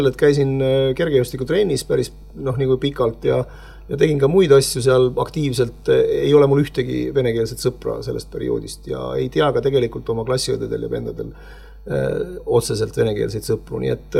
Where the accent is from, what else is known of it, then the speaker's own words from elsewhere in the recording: Jõhvi, Ida-Viru County, Estonia; Et ma olen pärit Jõhvist, kasvasin üles Jõhvi mikrorajoonis.